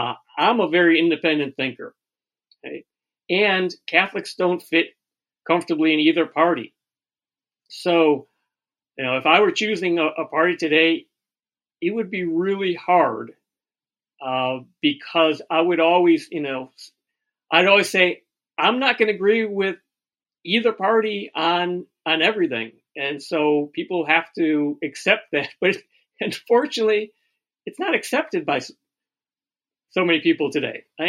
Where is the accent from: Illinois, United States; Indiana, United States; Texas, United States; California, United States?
Illinois, United States; Chicago; I'm from Chicago. There's no choice.